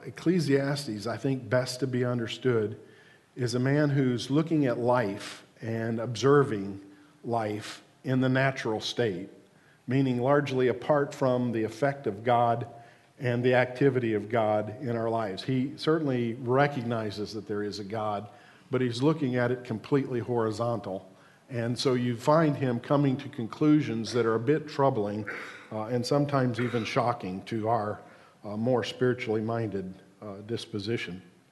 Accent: United States; I'm an American, so I have American examples.

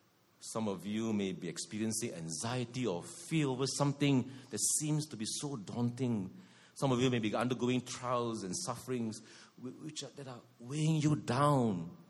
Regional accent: Johor, Malaysia; when I was a boy growing up in Johor, when our family faced a great difficulty

